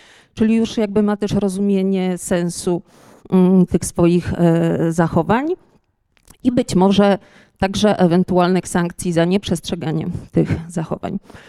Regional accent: Wrocław, Lower Silesian Voivodeship, Poland; No to ja jestem z Wrocławia

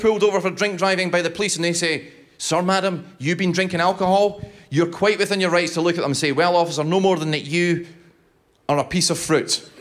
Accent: Scotland, United Kingdom; I'm Scottish, so I'm the token Scot on the bill this afternoon. I'm Scottish, but I don't drink alcohol, actually.

